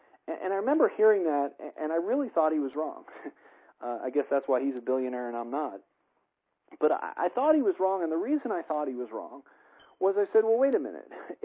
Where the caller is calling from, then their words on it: Colorado, United States; I am calling in from Colorado here this evening